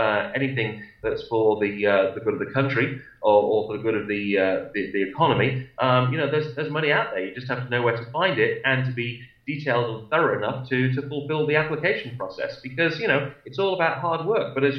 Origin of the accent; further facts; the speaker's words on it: England, United Kingdom; now in United States; It reminds me, being English, of when I applied for my green card.